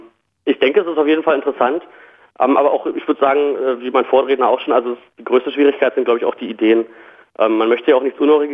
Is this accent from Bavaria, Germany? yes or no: no; Fürstenwalde, Brandenburg, Germany; Aus Fürstenwalde.